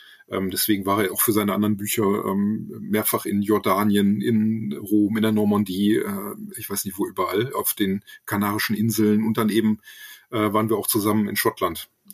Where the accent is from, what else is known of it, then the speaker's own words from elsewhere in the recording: Germany; als Piefke